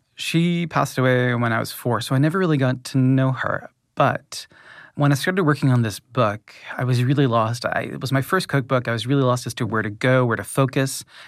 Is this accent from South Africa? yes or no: no; the Maritimes, Canada; Poutine râpé is when the Acadians came back to what is now the area where I grew up in the Canadian Maritimes.